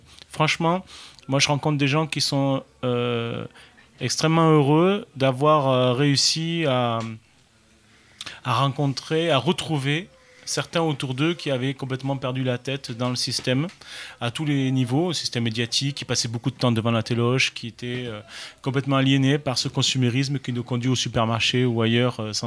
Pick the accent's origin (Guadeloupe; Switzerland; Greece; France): Greece; Crete; Et en Crète, en particulier, mon île, puisque je suis originaire de Crète